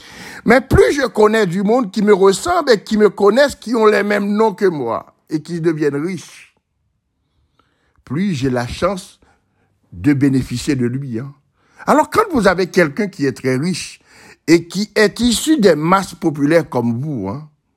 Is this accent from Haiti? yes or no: yes; Haiti; Alors, nous sommes des Haïtiens et l'histoire d'Haïti nous explique très clairement ce qui s'est passé